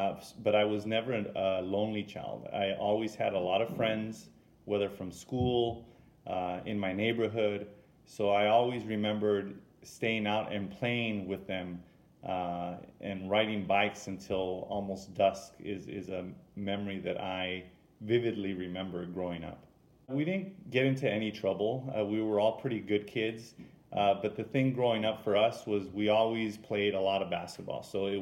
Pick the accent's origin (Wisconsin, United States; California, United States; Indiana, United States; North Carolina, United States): California, United States; Huntington Park; I grew up in Huntington Park, which is an area somewhat near South Central Los Angeles, near the just north of Long Beach.